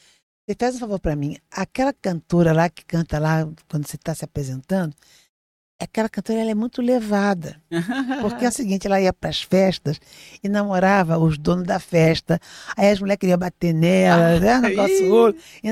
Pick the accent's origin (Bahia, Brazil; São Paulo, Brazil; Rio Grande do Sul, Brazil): São Paulo, Brazil; now in Rio de Janeiro, Brazil; eu nasci no Rio de Janeiro e fui criada em São Paulo. Então eu vim para cá